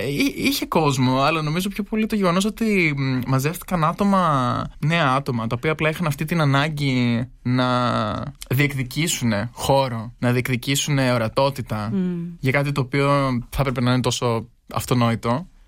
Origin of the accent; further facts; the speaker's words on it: Crete, Greece; Θα σας πω για την Κρήτη, που εγώ είμαι από την Κρήτη.